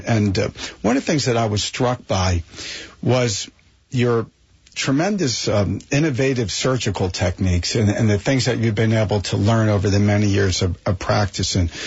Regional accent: Springfield, New Jersey, United States; Yeah, I'm born and raised in New Jersey. I actually grew up in Springfield, so I know Westfield quite well.

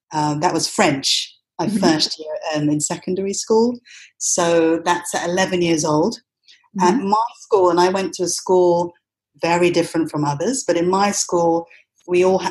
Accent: London, United Kingdom; born there; also born or lived in Trinidad and Tobago; I mean, I was born in London, England, but I did spend a couple of years in the Caribbean.

